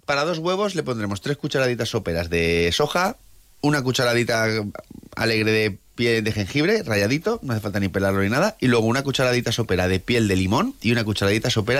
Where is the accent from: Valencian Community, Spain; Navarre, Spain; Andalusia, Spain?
Valencian Community, Spain; todo el mundo lo sabemos, porque aquí somos valencianos